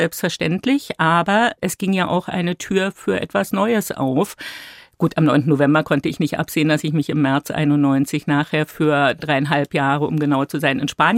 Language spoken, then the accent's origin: German; Babelsberg, Brandenburg, Germany; ich bin ja in Babelsberg groß geworden, grenzt ja an West-Berlin, damals West-Berlin für uns, das heißt, die Mauer ist immer präsent gewesen